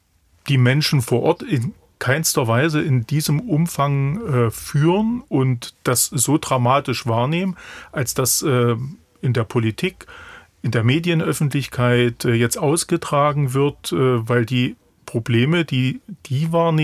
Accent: Saxony-Anhalt, Germany; ich komme jetzt aus Sachsen-Anhalt

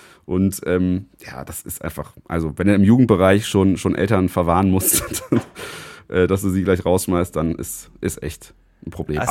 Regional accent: Halle, Saxony-Anhalt, Germany; es gab da jetzt den ersten Workshop in Sachsen-Anhalt, in Halle tatsächlich, in meiner Heimatstadt

